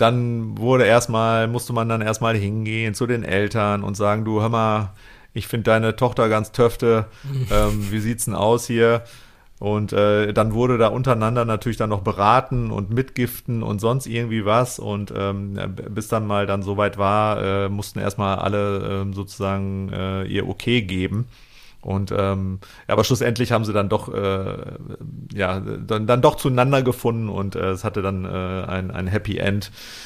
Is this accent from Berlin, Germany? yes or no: no; Isselhorst, North Rhine-Westphalia, Germany; ich bin ja auch auf dem Dorf groß geworden, ähnlich groß wie du da jetzt ungefähr. Und da waren wir mit wenigen Ausnahmen Exoten einfach. Wir waren halt in Isselhorst, so, und da ging es gut bürgerlich zu